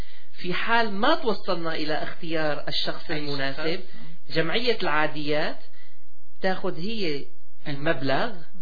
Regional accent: Aleppo, Aleppo Governorate, Syria; مع أنه أنا من حلب

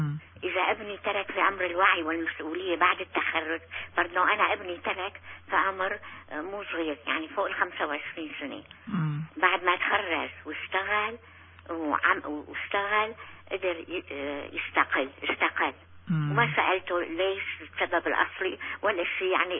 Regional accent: Syria; now in Canada; لما جينا من سوريا

